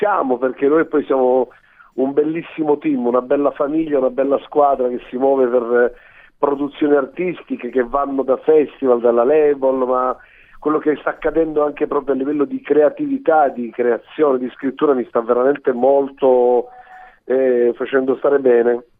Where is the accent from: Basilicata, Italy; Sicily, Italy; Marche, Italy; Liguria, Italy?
Sicily, Italy; also born or lived in Lecce; Sono tornato io esattamente a Palermo, anche se io sono della East Coast, adesso sono nella West Coast.